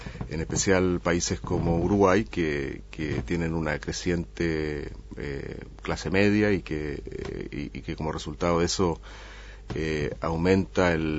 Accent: Chile; also born or lived in New York, United States; Efectivamente, yo nací en Nueva York, pero mi familia se mudó a Chile cuando yo era muy pequeño y vivía allá 20 años. Después me fui a vivir a Estados Unidos otros 20 años más y volví a Chile en el año 2006.

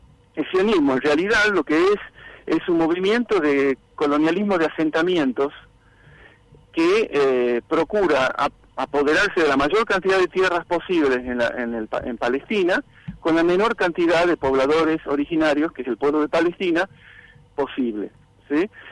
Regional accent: Tucumán, Argentina; Soy tucumano, soy profesor universitario de la Universidad Nacional de Tucumán y trabajo también en el CONICET

